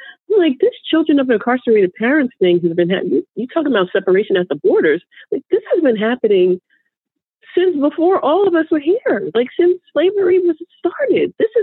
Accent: New York, United States; I'm from New York

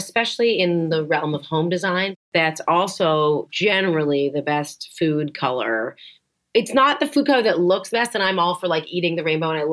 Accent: Canada; But I grew up a skier. It's part of the cliche of being Canadian.

